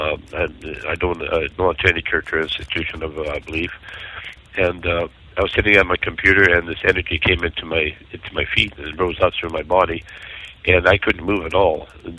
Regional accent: Canada; and I'm Canadian, guys

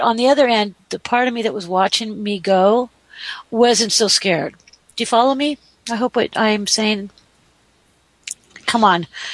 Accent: California, United States; Well, you know, we're from California, three of us here on the show

